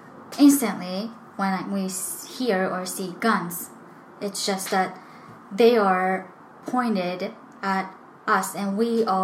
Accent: Japan; English is a second language; I, as a Japanese person who was born and raised in Japan, was thinking like they should just eliminate guns altogether.

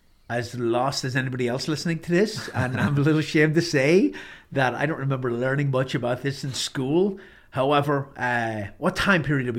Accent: Ireland; I grew up in Ireland, obviously, and I studied Irish history.

